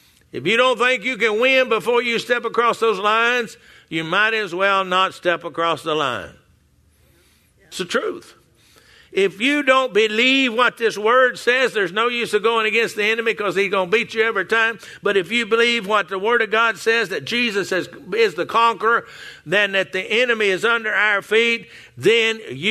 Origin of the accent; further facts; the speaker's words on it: Texas, United States; I was born in Texas and grew up in Texas, and you take Texas history in junior high school